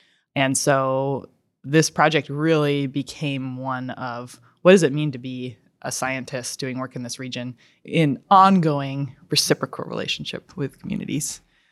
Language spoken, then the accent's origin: English; Homer, Alaska, United States; also born or lived in Sitka; I am here in Sitka, Alaska, where I've lived for the last 10 years. I was born and raised in Homer, Alaska, in the Northern Gulf.